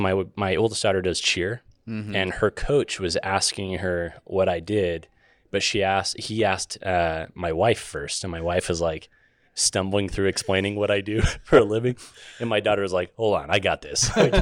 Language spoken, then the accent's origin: English; Fort Collins, Colorado, United States; moved away as an adult; now in Utah, United States; So I grew up in Fort Collins, Colorado. So just a hop, a skip, and a jump from where you folks will be here in the next week. And yeah, I was there for 18 years, came out to Utah after that for school and just never left.